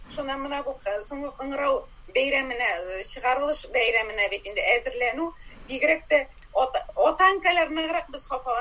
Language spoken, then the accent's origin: Tatar; Petrovka, Bashkortostan, Russia; born there; мин Стерлибаш район Петровка авылыннан туышым белән.